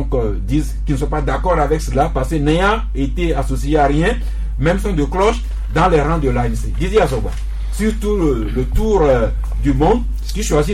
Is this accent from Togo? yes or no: yes; Togo; chez nous au Togo